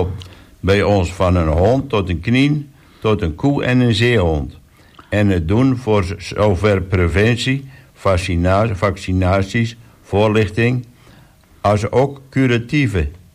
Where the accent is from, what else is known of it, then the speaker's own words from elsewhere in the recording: Overijssel, Netherlands; now in Texel, Netherlands; eerst in de Burg en de Horen woont hebben, wonen we nu alweer een aantal jaren aan de Kolk. Ik kom eigenlijk uit Twente, weer na ik in Utrecht studeerd heb om veearts te worden. Sinds december 2010 ben ik werkzaam bij dierenartsenpraktijk Texel.